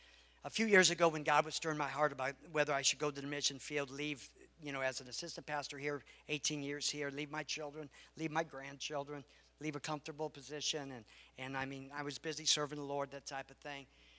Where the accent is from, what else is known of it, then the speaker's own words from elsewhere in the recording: United States; I'm thankful that I grew up in America.